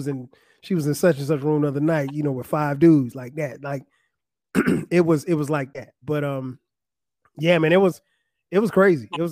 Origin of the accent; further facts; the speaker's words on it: Florence, South Carolina, United States; It's located about 90 miles away from my hometown of Florence, South Carolina. But the adjustment was, you know, just being away from home.